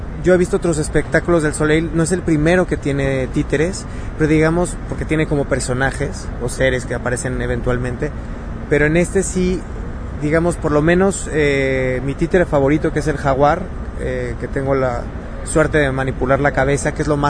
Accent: Mexico; creo que está muy interesante como mexicano, ver cómo nos representa una compañía de esta magnitud

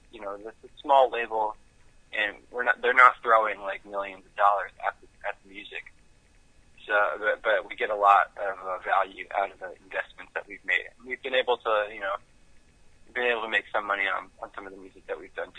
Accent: North Carolina, United States; moved away as an adult; also born or lived in New York; I grew up in North Carolina.

